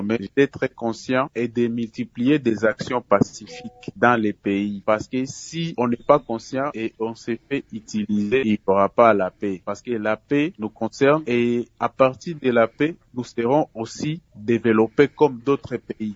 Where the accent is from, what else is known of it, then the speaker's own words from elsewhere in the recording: DR Congo; J'ai parlé de la paix chez nous au Congo et de la situation qui se passe chez nous.